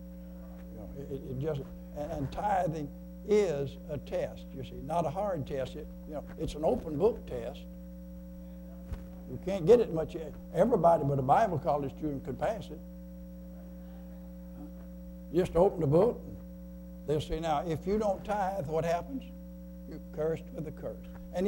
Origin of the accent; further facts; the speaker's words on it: Arkansas, United States; born there; Some things, being from Arkansas, have I ever told you I was born in Arkansas?